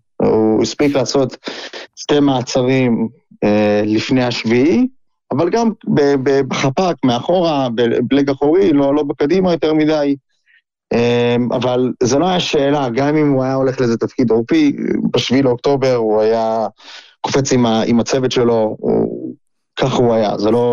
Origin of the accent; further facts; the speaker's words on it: Modiin, Central District, Israel; אנחנו גדלנו במודיעין